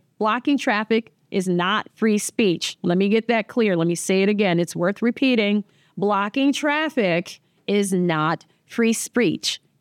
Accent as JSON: {"language": "English", "region": "New York", "country": "United States", "said": "I've actually personally never been on it, even though I'm from New York, sad to say"}